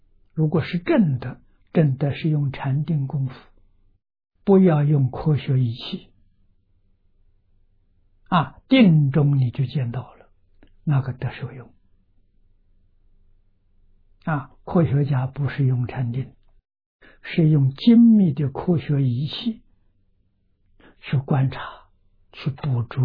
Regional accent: China; 这两句话是我们中国人说的。

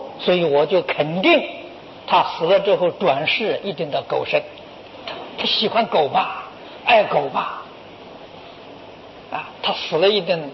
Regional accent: China; 我们中国人常讲嘛，积阴德啊

